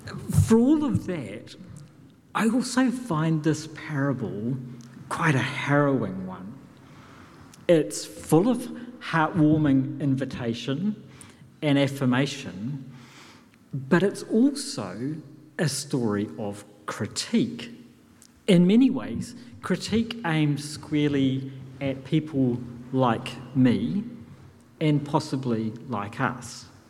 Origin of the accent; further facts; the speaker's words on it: New Zealand; not just because I'm a New Zealander